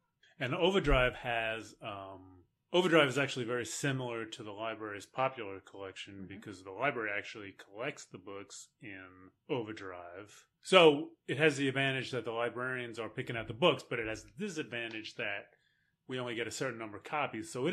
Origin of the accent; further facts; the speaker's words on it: New York, United States; I'm from New York.